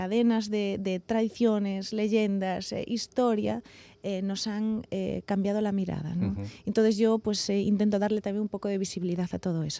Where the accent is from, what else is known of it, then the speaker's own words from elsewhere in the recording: Galicia, Spain; yo soy gallega, yo siempre digo, yo llevo la mirada gallega de serie.